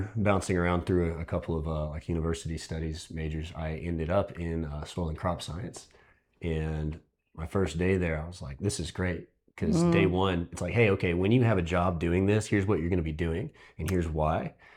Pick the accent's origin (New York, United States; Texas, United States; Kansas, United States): Texas, United States; Wichita Falls; born there; So I was born in Wichita Falls while my family was working at the Vernon Research Station there.